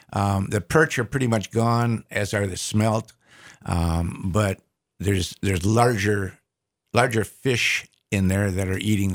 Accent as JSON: {"language": "English", "town": "Kenosha", "region": "Wisconsin", "country": "United States", "tie": "born or raised there", "also_born_or_lived": "Racine", "said": "There's a huge Italian presence where I grew up in Kenosha and Racine."}